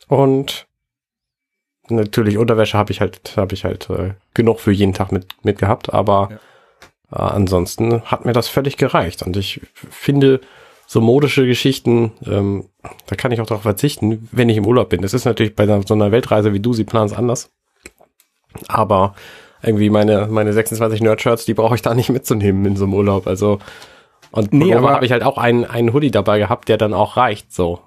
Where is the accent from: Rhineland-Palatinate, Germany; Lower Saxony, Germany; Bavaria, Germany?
Lower Saxony, Germany; Buxtehude; Also ich komme aus Buxtehude und Buxtehude hat zumindest zu den Zeiten, wo ich da wohnte, so 40.000 Einwohner gehabt